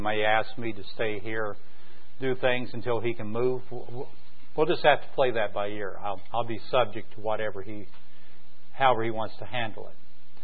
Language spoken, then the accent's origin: English; Tennessee, United States; So Norma's from Memphis, I'm from East Tennessee